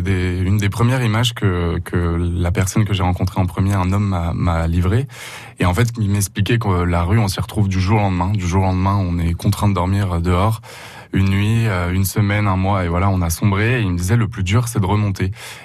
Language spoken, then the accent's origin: French; Paris, Île-de-France, France; moi je suis parisien